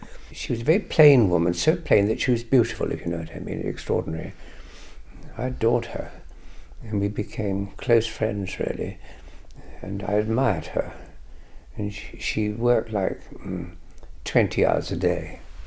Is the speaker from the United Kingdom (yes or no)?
yes; East of England, United Kingdom; born there; I was born in West Suffolk, near Lavenham, which is a different world altogether.